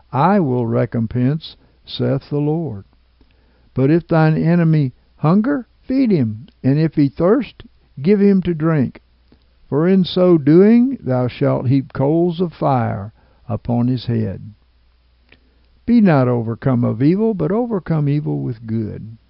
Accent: United States; I knew that as an American, I was not supposed to be there.

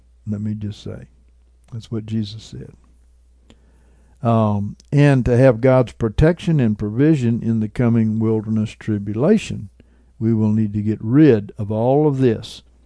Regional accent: South Africa; now in United States; the house that I grew up in back in South Africa

